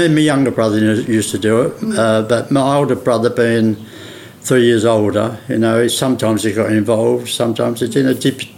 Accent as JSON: {"language": "English", "town": "Maldon", "region": "East of England", "country": "United Kingdom", "tie": "born there", "said": "I was born in Malden at 18 The Hythe was the address. It's just opposite the Queen's Head, down North Street."}